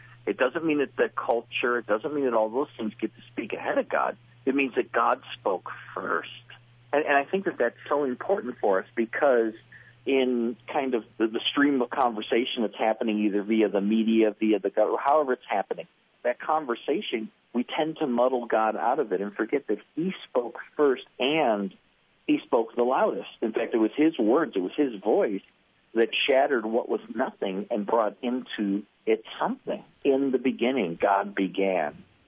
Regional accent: United States; I love the fact that I'm American and I love these things

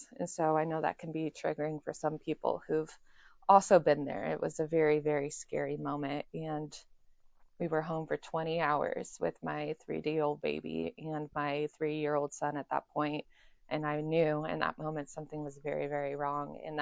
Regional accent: Chicago, Illinois, United States; Well, I am from Chicagoland area.

